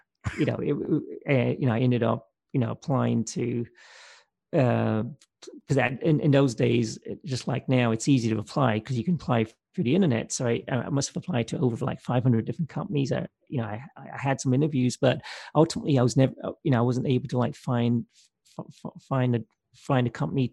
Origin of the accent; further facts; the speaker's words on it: England, United Kingdom; moved away as an adult; now in United States; I grew up in England. So I came over to the US for grad school.